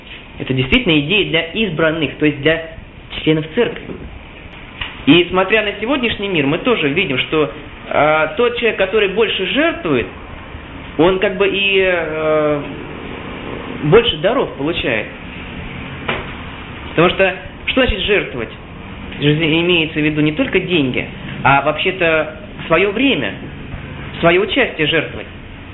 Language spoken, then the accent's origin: Russian; Moscow, Russia; moved away as an adult; Опять же, я оставил родину. Я сам из Москвы.